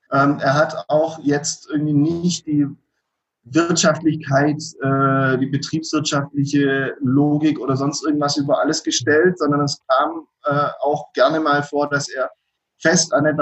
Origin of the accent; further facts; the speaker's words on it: Donzdorf, Baden-Württemberg, Germany; Ich komme ursprünglich eigentlich auch aus der Ecke um Donsdorf.